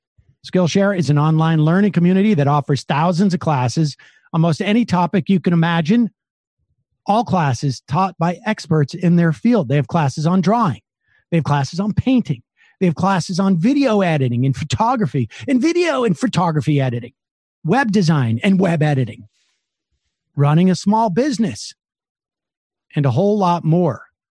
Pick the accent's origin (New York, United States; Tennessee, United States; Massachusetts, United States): Massachusetts, United States; I'm from Massachusetts.